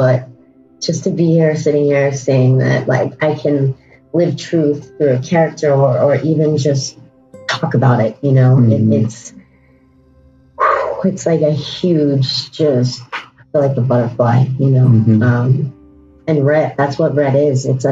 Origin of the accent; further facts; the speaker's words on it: Texas, United States; But growing up in Texas, there is no way in hell I was going to say anything to my family members about that.